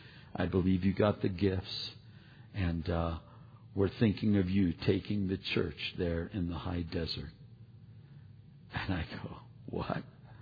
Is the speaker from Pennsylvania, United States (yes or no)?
yes; Pennsylvania, United States; now in Riverside, United States; I grew up in Pennsylvania, wanted someplace greener, prayed for someplace greener than Riverside even